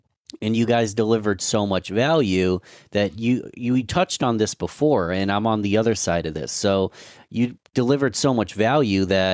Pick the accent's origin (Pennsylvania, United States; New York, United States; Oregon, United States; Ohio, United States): New York, United States; Rochester; So I'm from Rochester, New York. A lot of my listeners are from this area